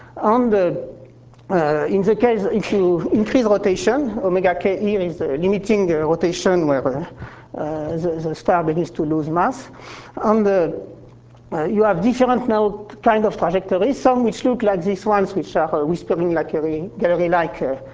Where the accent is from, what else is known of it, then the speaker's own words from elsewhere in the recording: Toulouse, Occitania, France; I'm from Toulouse